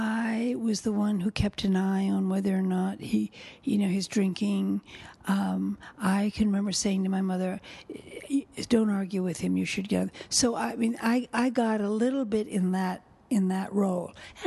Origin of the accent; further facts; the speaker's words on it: California, United States; I grew up in California. I grew up a lot of years in the San Fernando Valley, which at the time was a valley. And I went to school on a dirt road, and there were orange groves everywhere.